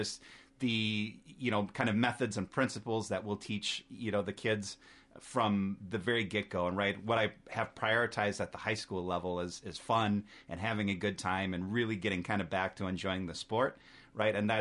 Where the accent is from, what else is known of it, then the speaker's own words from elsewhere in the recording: Rochester, Minnesota, United States; So I was born and raised in Rochester, Minnesota.